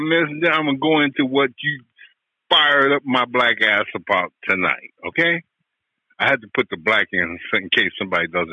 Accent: United States; I was born in 58. I was brought up. I am an American first.

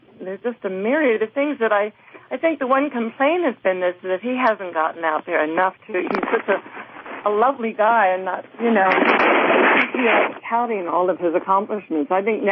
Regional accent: Pennsylvania, United States; I'm going off to Pennsylvania, my home state, to talk with supporters.

